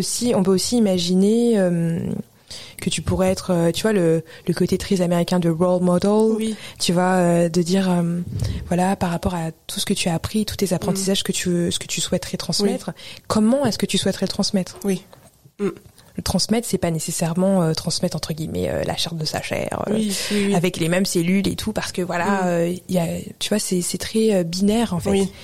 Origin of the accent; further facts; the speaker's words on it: Chad; donc moi je suis tchadienne